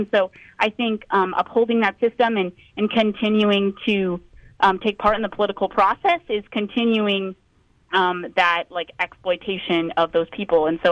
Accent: El Paso, Texas, United States; So I'm from Paso, and I just graduated high school

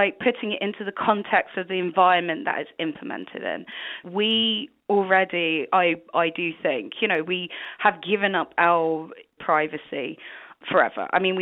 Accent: United Kingdom; I was grilled about where I was from, and I said I was British.

